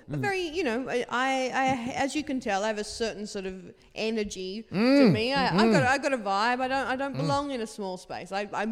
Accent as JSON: {"language": "English", "country": "Australia", "said": "I'm from Australia."}